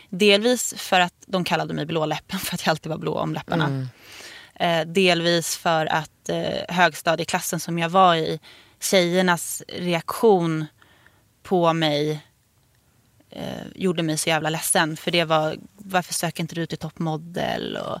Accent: Stockholm, Stockholm County, Sweden; moved away as an adult; now in Örebro, Sweden; Jag flyttade från Stockholm till Örebro för att plugga. Och jag tror jag kom för långt ifrån familj och vänner. Och hittade liksom inte riktigt min plats. Folk kan vara ganska dömande mot stockholmare.

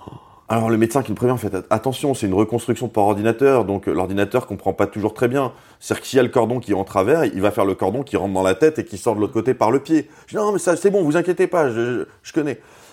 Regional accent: Strasbourg, Grand Est, France; on vient tous les deux de Strasbourg. On était dans la même classe dans la maternelle.

